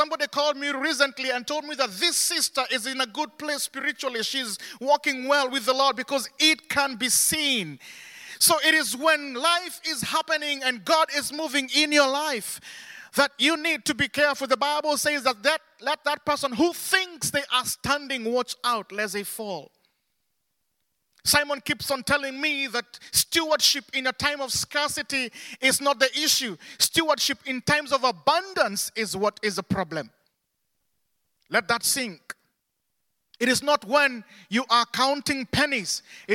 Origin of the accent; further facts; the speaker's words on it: Kenya; first language Kikuyu; English is a second language; my native language is Kikuyu